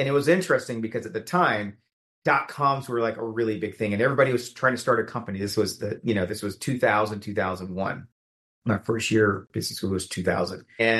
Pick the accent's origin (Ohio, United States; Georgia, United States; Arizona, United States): Georgia, United States; Atlanta; I grew up in Southwest Atlanta. Nobody in my family, I can't even describe what I'm doing.